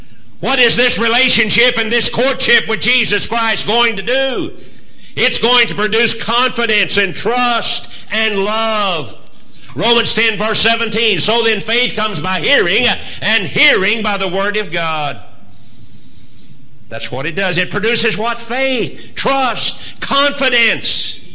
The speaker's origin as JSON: {"language": "English", "region": "California", "country": "United States", "tie": "born or raised there", "said": "I grew up in California."}